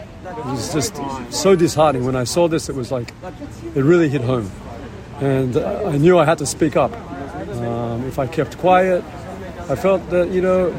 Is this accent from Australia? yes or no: yes; Sydney, New South Wales, Australia; now in Israel; עולים על הגשר שאני גדלתי בו, בסידני, הרבר ברידג'